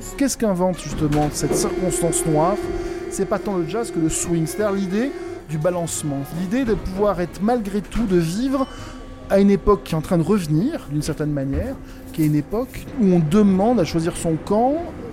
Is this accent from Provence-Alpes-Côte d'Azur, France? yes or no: yes; Provence-Alpes-Côte d'Azur, France; born there; en tant que Français qui suis né en Provence, blanc, de famille plutôt catho ou anticléricale, mais très française